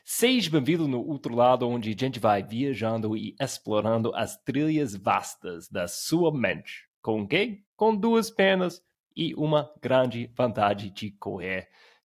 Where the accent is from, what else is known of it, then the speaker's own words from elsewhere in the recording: United States; Portuguese is a second language; now in Belo Horizonte, Brazil; Eu sou dos Estados Unidos, mas eu moro na sua cidade.